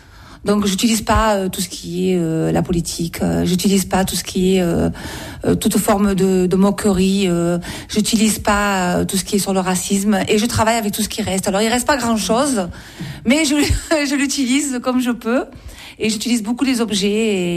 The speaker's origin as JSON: {"language": "French", "town": "Marseille", "region": "Provence-Alpes-Côte d'Azur", "country": "France", "tie": "born or raised there", "accent": "Marseille", "lives_now": "Saint-Maximin, France", "said": "je suis née à Marseille. J'ai toujours vécu à Marseille. Et après, je suis montée dans le Var, à Saint-Maximin. Donc, ça fait à peu près 16 ans que je suis dans le Var. Et j'ai pris un peu l'accent marseillais, mélangé à l'accent d'Aubagne et l'accent du Var."}